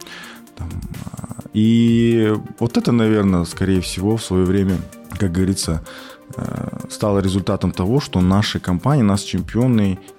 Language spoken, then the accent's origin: Russian; Rudny, Kostanay Region, Kazakhstan; Родом я из Кустанайской области, город Рудный. Учился в средней казахской школе